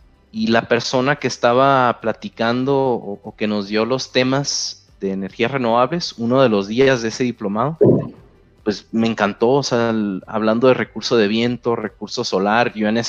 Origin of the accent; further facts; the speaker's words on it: Cananea, Sonora, Mexico; also born or lived in Mexicali; Soy originario de Cananea, Sonora. Después de la preparatoria, me mudé a Mexicali